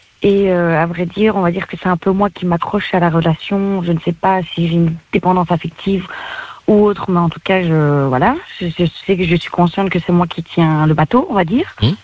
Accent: Charleroi, Wallonia, Belgium; born there; je suis née à Charleroi.

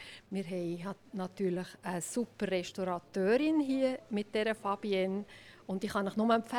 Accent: Buntels, Fribourg, Switzerland; Ich bin in Buntels aufgewachsen, Gemeinde Düdingen, und wir sind natürlich schon als Kind ab und zu hier in die Buddy kommen dürfen. Mein Kindertraum war immer, neben dieser Buddy zu wohnen. Und vor 17 Jahren ist mir das gelungen.

